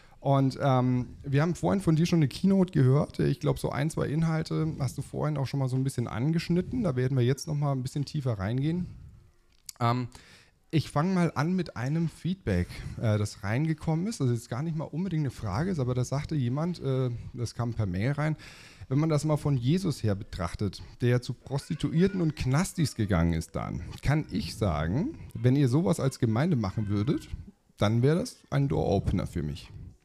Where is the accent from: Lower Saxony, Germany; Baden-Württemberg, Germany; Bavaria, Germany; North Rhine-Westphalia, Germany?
Bavaria, Germany; ich bin ja Franke